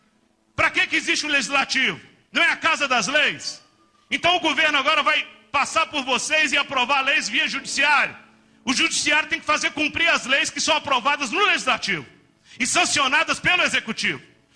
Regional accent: Brazil; born there; eu acho, irmãos, que nós como brasileiros, agora é hora da gente se arrepender, porque essa semana eu fiquei com vergonha de ser brasileiro. Essa semana eu fiquei com vergonha de ter nascido nesse país.

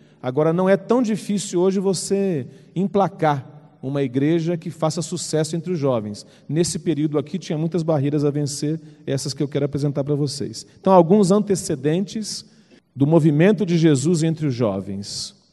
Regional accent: Scotland, United Kingdom; accent: Scottish; Portuguese is a second language; É o meu sotaque escocês que me incomoda.

